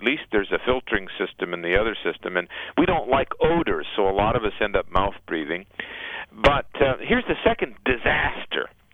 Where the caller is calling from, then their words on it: Chicago, Illinois, United States; From Chicago, where, you know, there's no strangers to respiratory and stuffy nose